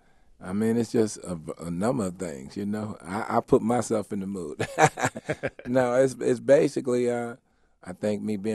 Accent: New York City, New York, United States; Well, basically, you know, I'm from Harlem.

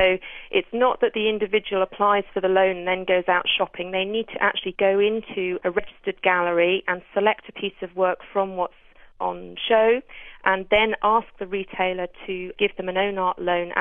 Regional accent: London, United Kingdom; and I'm a Londoner

